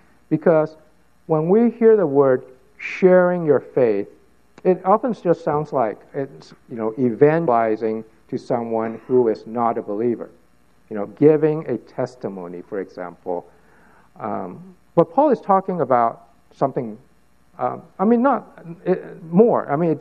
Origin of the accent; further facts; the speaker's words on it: California, United States; I grew up in California, but I became Christian in Japan as an adult.